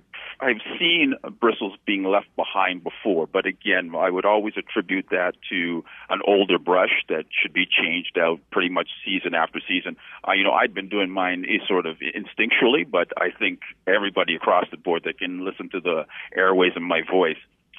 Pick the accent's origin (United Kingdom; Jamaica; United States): Jamaica; I grew up Jamaican, obviously, and I'm still Jamaican.